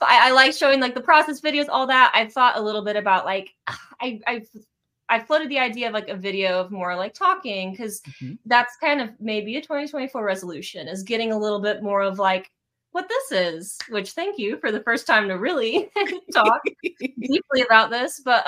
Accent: Illinois, United States; I grew up in Southern Illinois, like rural, like a farming family, you know?

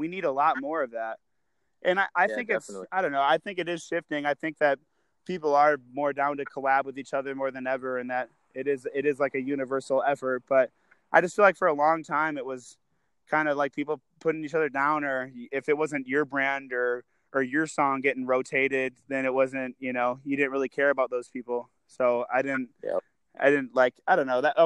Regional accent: Saint Paul, Minnesota, United States; But I'm from St. Paul, so.

